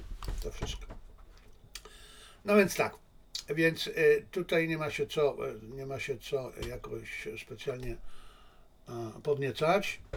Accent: China; Bo ja też jestem Chińczykiem. Dla nas Chińczyków to jest osoba szczególna

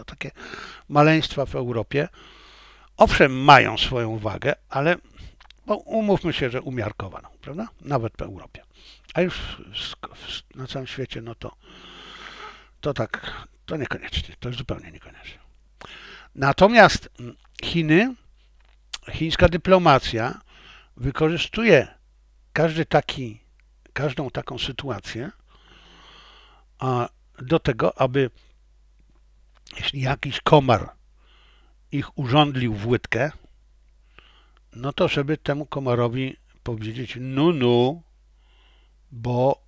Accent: China; Chciałem, jako że ja jestem Chińczykiem, więc oczywiście będę bronił stanowiska chińskiej dyplomacji

